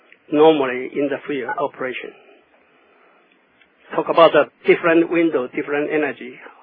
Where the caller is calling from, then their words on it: Harrisburg, Pennsylvania, United States; I am calling from Harrisburg, Pennsylvania